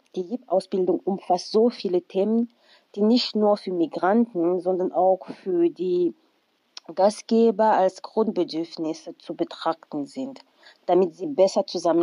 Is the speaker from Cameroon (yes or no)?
yes; Cameroon; now in Germany; ich komme ursprünglich aus Kamerun und studiere BWL an der Fachhochschule Würzburg-Schweinfurt.